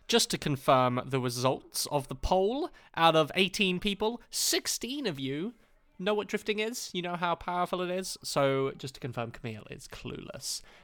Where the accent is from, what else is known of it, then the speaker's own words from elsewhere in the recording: United Kingdom; And trunk is American. And I am still British.